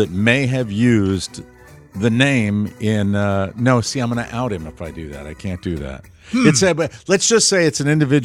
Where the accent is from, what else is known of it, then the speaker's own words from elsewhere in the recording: Glastonbury, Connecticut, United States; as we were driving the 40 to 45 minutes from my hometown of Glastonbury, Connecticut, to a town called Ledyard